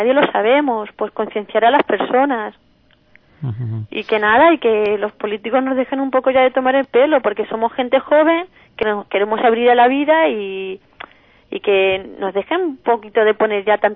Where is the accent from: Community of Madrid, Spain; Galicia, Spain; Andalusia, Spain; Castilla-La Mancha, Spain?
Castilla-La Mancha, Spain; Toledo; Bueno, yo soy de Toledana.